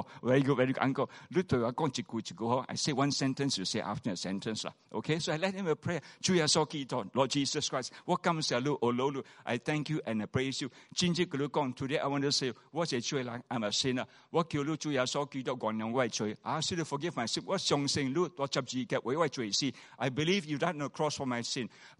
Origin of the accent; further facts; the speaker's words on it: Malaysia; I'm from Malaysia. All right? I'm a pastor from Malaysia.